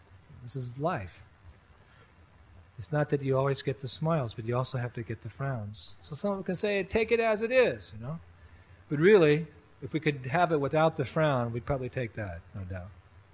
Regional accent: United States; I'm American. I live in Massachusetts.

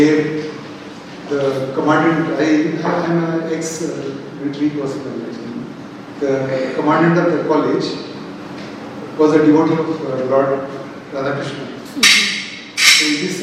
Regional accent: India; I come from India, mm-hmm. And I stay in the cantonment.

